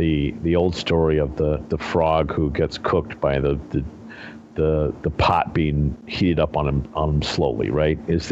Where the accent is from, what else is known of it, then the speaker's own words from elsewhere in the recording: Illinois, United States; even in my home state of Illinois, they are only an eligible write-in in a handful of counties.